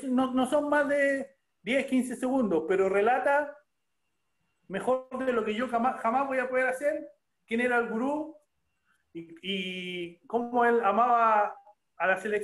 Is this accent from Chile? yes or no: yes; Chile; de su sueño de futbolista chileno, que yo soy